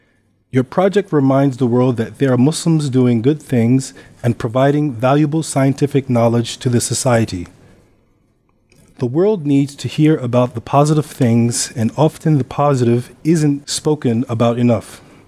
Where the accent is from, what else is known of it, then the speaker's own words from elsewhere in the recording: Bamako, Mali; now in United States; I'm originally from Bamako, Mali, West Africa.